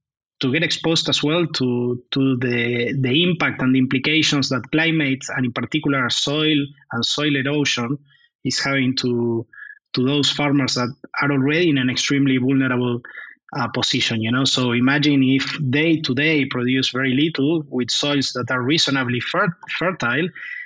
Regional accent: Argentina; English is a second language; moved away; also born or lived in Germany; I'm originally from Argentina. I have a very thick accent

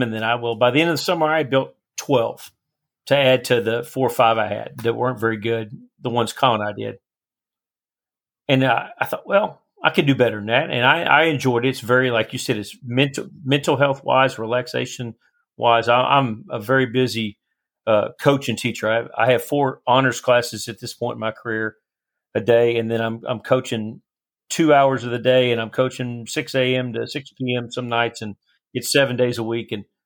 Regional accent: Duncanville, Texas, United States; I grew up in South Dallas, a little town about 45,000 just south of downtown Dallas called Duncanville.

